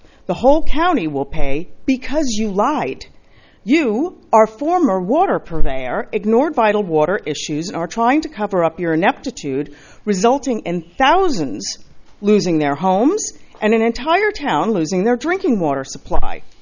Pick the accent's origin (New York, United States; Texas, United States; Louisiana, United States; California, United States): California, United States; Los Osos; from Los Osos.